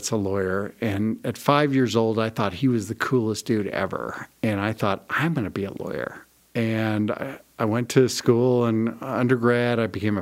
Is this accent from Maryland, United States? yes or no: no; Denver, Colorado, United States; I have been practicing law for 30 years, graduated from CU Law School in 1989, grew up in Denver, have experienced a lot of the things that Denver has experienced over the last 50 years, 56 years to be exact.